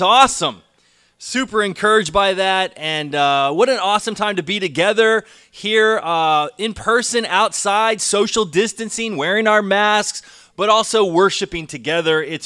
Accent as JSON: {"language": "English", "region": "Texas", "country": "United States", "tie": "born there", "said": "And then I was born in Texas. My dad got restationed in Texas, and I was born in 1967."}